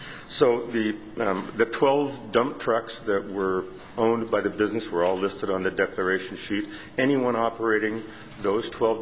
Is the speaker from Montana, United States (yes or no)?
yes; Missoula, Montana, United States; I'm from Missoula, Montana.